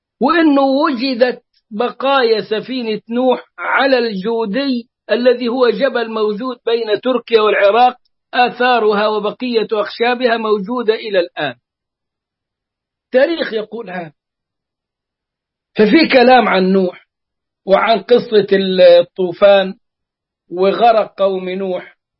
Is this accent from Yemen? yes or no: no; Egypt; كان إدريس عندنا في مصر عليه السلام